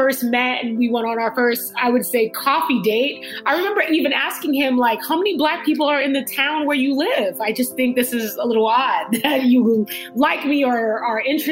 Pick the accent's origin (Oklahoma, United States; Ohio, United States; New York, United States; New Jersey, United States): New York, United States; New York City; I was from New York City, and my family is like a Caribbean family. Like, we're all like the first generation to be in the United States.